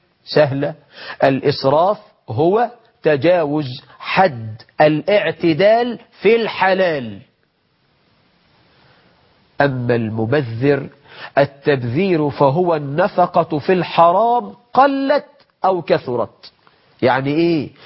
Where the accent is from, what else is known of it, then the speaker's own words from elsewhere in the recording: Egypt; شوف واحد ده ما شاء الله عندنا في مصر مسك خرطوم